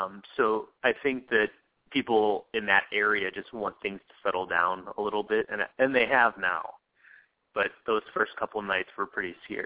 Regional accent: Spanish Lake, Missouri, United States; And to see it in my hometown and to know that it was so closely tied to the release of my film

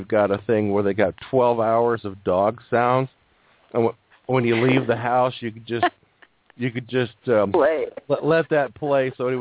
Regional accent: Santa Monica, California, United States; Yeah, I grew up in Santa Monica when I was like second, third, fourth grade.

